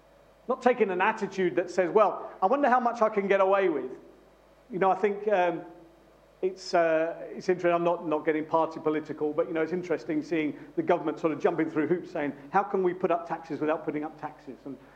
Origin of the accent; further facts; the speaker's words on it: United Kingdom; We're very British, aren't we?